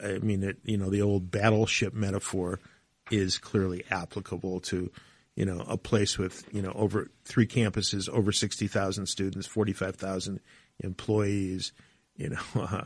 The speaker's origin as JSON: {"language": "English", "town": "Detroit", "region": "Michigan", "country": "United States", "tie": "born or raised there", "said": "Michigan's meant a lot to me. I grew up in Detroit, as I said earlier. I wasn't a kid who came from a wealthy family"}